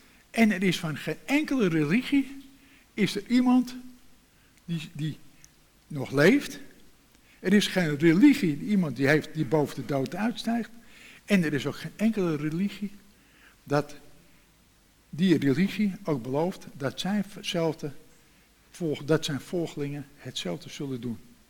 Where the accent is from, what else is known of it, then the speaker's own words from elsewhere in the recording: Amsterdam, North Holland, Netherlands; also born or lived in Vinkeveen; Ik ben in Amsterdam geboren en toen zijn we in Vinkeveen gewoond op de kerklaan tegenover de katholieke kerk.